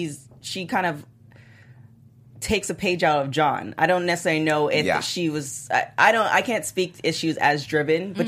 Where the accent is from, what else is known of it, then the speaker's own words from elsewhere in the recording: Toronto, Ontario, Canada; I grew up in Toronto.